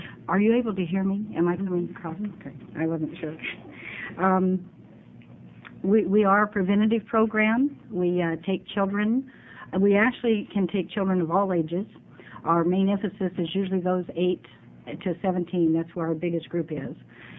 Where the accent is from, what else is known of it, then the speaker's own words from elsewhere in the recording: Illinois, United States; I was raised in Illinois, so I was familiar with some child care programs